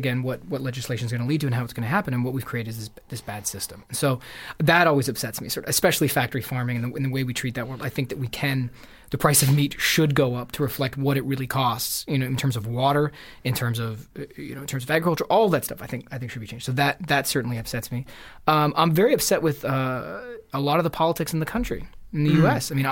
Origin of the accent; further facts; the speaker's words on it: Toronto, Ontario, Canada; And growing up in Toronto, even it's changed now